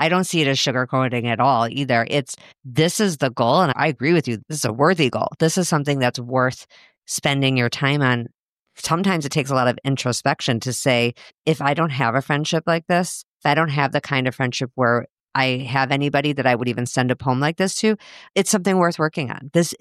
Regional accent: Chicago, Illinois, United States; moved away as an adult; now in Minnesota, United States; I didn't grow up in Minnesota. I still keep in touch with the friends I grew up with in Chicago, a lot of them. I've been here 25 years.

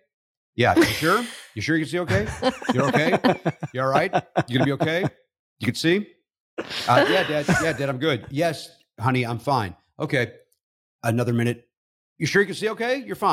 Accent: Chicago, Illinois, United States; which I did not experience growing up in the South suburbs of Chicago.

